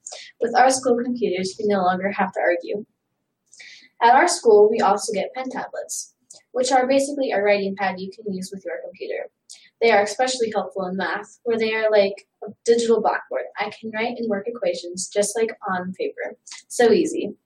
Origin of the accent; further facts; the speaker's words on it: Sandy, Utah, United States; from Sandy, Utah.